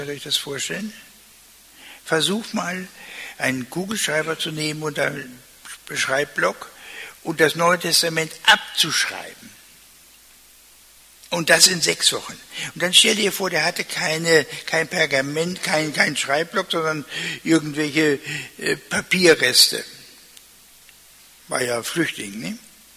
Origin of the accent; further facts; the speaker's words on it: Lower Saxony, Germany; Als Ostfriese müsste ich sagen, Moin sagen.